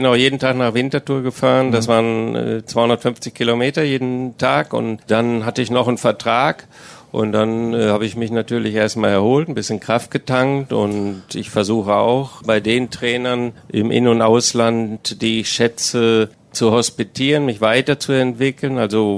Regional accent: Dortmund, North Rhine-Westphalia, Germany; ich als Dortmunder liebe diese Traditionsvereine

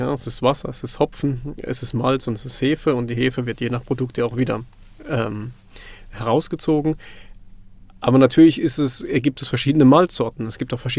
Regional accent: Baden-Württemberg, Germany; born there; accent: Kurpfalz; Hört man wahrscheinlich schon an meinem noch leichten kurpfälzischen Singsang, den ich mit drin habe. Ich komme aus dem Nordbadischen gebürtig

